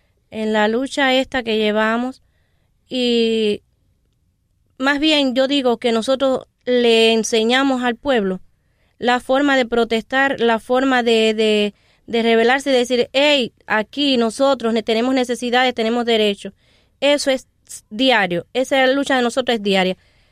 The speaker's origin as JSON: {"language": "Spanish", "country": "Cuba", "said": "comprando las cosas como las compramos los cubanos de a pie"}